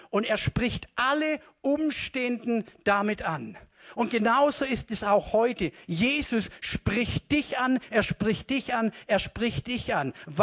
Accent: Southern Germany, Germany; born there; ich bin ja in Süddeutschland geboren, direkt gegenüber vom Güterbahnhof.

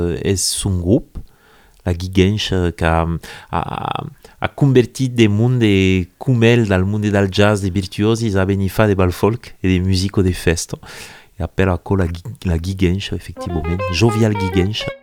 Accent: Narbonne, Occitanie, France; je suis d'ici, je suis de Narbonne

